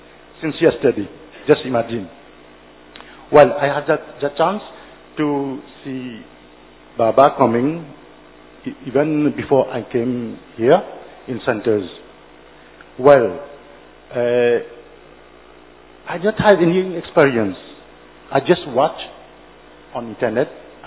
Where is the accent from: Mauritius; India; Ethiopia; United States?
Mauritius; from Mauritius.